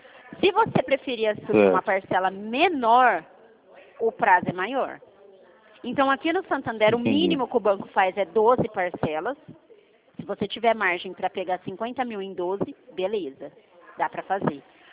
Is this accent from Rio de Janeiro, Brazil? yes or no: no; Dracena, São Paulo, Brazil; O meu DDD é 18 também, que eu sou aqui de Dracena